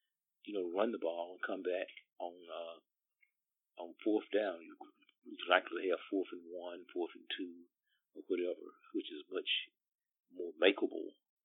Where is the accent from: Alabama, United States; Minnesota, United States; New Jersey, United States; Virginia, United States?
Alabama, United States; Union Springs; I know in my hometown, Union Springs, Alabama, there used to be, you know, several black businesses